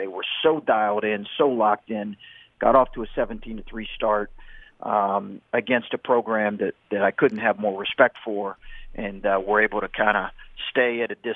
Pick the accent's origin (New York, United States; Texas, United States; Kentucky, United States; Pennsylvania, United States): Kentucky, United States; Lexington; And I grew up in Lexington, Kentucky, and I compare it to just the fervor for Kentucky basketball there.